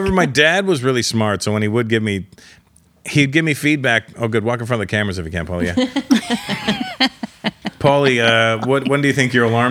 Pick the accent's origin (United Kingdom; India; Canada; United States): India; Yes, I'm Indian. I'm a comedian, but I'm not an Indian comedian.